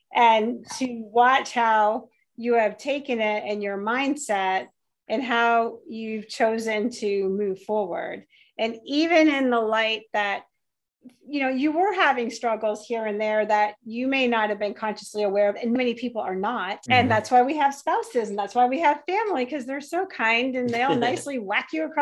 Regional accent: New Hampshire, United States; I'm from New Hampshire. We've got 250 acres for you

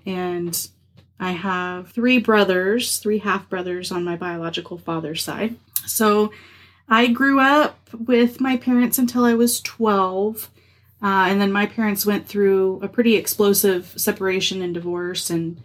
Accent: Spokane, Washington, United States; born there; Well, I was born in Spokane, Washington.

